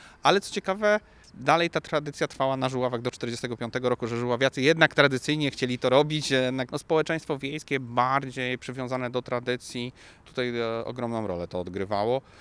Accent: Greater Poland Voivodeship, Poland; Na przykład ja wychowałem się w Wielkopolsce

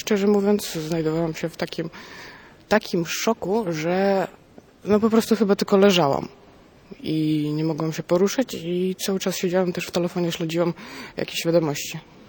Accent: Kyiv, Ukraine; Polish is a second language; moved away as an adult; now in Poland; Ojciec się zgłosił w pierwszym dniu do obrony terytorialnej Kijowa, bo jestem z Kijowa.

